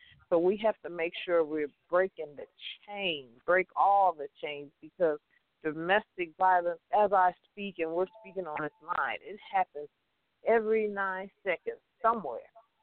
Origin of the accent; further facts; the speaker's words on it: Compton, California, United States; I was born and raised in Compton and the gangbangers and everything, but I didn't gangbang